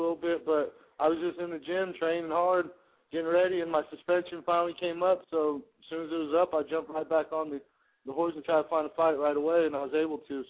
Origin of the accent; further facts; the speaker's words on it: Stockton, California, United States; me with this one on a 2 weeks' notice in Stockton, California, and that's where I was born, and it's my hometown